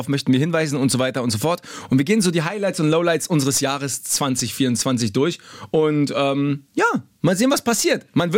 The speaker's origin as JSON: {"language": "German", "region": "Berlin", "country": "Germany", "said": "Ich komme ja aus Berlin und jedes Mal, wenn ich in Berlin bin, denke ich mir immer, ja, ist geil, ist mein Zuhause"}